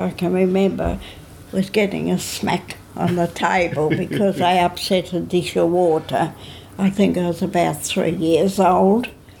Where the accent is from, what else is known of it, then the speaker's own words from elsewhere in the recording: Sydney, New South Wales, Australia; born there; also born or lived in Tasmania; I was born in Sydney at Darlinghurst in 1913, April 1913.